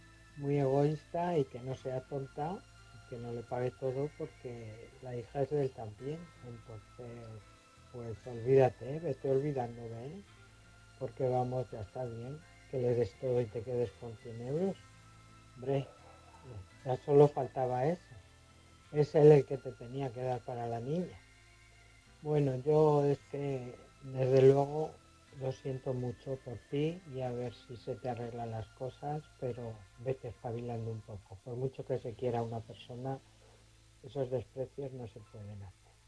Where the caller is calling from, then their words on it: Madrid, Community of Madrid, Spain; Soy corresponsal de Madrid